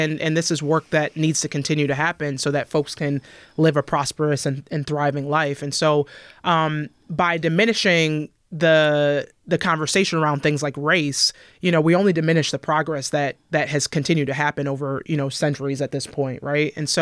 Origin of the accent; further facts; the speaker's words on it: Ghana; I'm Ghanaian, right?